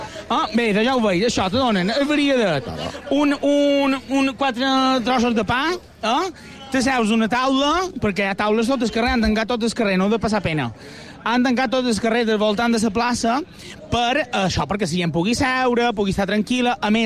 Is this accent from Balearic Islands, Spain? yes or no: yes; Balearic Islands, Spain; jo som mallorquí de poble.